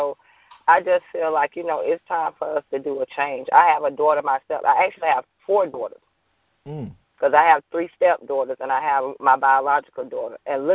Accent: Tallahassee, Florida, United States; also born or lived in Polk County, Florida; I'm originally from Polk County, Florida, but I was raised here in Tallahassee. I've been here since like 91. I went to Appalachia Elementary School, Fairview for middle school, and Fairview High for high school. I'm a native.

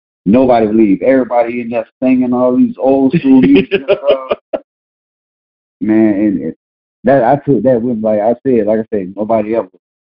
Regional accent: Tallahassee, Florida, United States; We all from Tallahassee. I'm from the South Side, just like Ridge Road and all of them. That's on the South Side. I'm from Appalachian Ridge.

